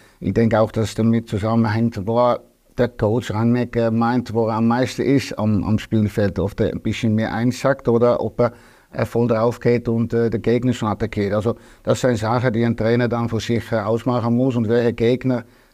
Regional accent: Austria; bei uns in Österreich

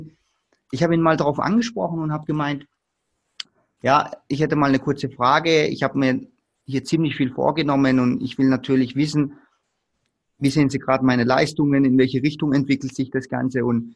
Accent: Baden-Württemberg, Germany; Ich komme hier aus dem Stuttgarter Raum

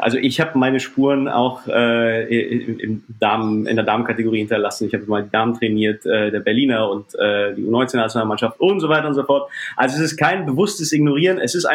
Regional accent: Czechia; German is a second language; ich komme ursprünglich aus Tschechien

